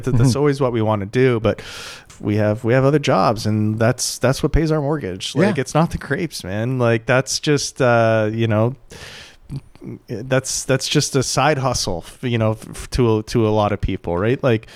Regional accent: Toronto, Ontario, Canada; I came from, even though it was like a blue collar working class, I came from like a more hustle culture growing up in Toronto.

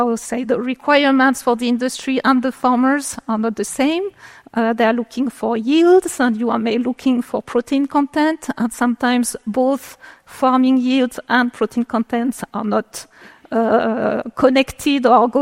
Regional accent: Romandy, Switzerland; English is a second language; as you can guess from my accent, I'm coming from the French part of Switzerland.

